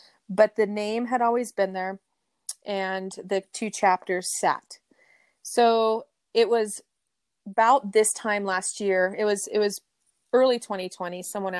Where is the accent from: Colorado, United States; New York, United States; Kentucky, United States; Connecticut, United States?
Colorado, United States; And so we came from Colorado, went back to Colorado, kind of just had to reinvent who we were.